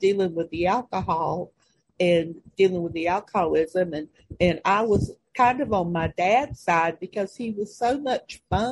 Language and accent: English; the South, United States; born there; I was born in the South, as you can probably tell.